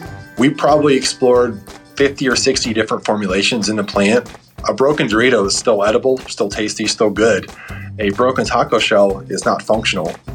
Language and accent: English; Plano, Texas, United States; I'm from Plano, Texas, and I'm currently a senior manager at Frito-Lay Research and Development.